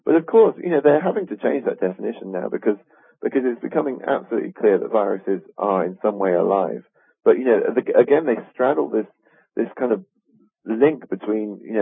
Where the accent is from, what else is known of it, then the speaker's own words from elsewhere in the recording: England, United Kingdom; now in United States; I'm English too, so I'm kind of, you know, not a non-citizen of the U.S.